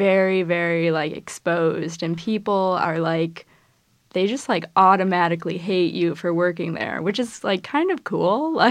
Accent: Midwest, United States; I'm from the Midwest. Like, I'm really nice in person.

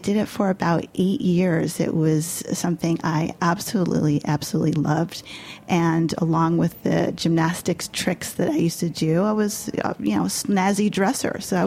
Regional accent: New York City, New York, United States; I grew up on the Upper West Side, super Upper West Side kid.

